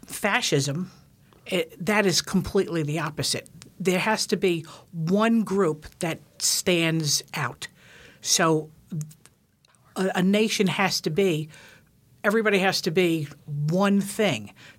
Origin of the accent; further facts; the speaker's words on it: New York, United States; now in Alaska, United States; I am from New York. I lived in a Jewish neighborhood